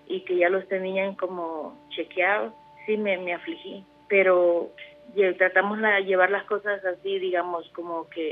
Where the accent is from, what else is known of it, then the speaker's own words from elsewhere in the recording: El Salvador; Yo soy del país del Salvador. Yo no me podía quejar de todas las bendiciones